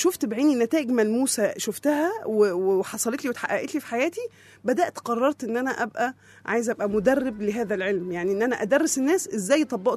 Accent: Egypt; يعني أنا مصرية وانت مصرية

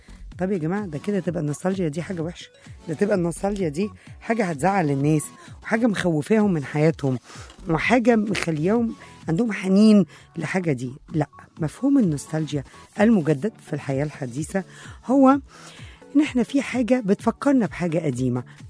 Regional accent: Egypt; سواء أنا في بلدي مصر

